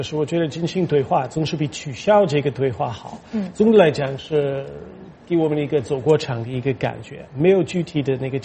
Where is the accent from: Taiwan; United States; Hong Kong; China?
United States; 我觉得我们美国人我们分析中美关系所用的那个框架已经改了，